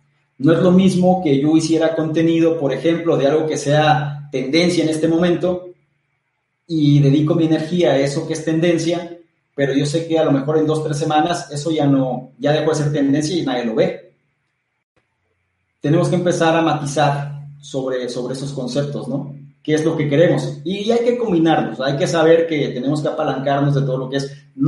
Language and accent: Spanish; Mexico; Yo soy de México, o sea, México país, y actualmente estoy radicando ahí.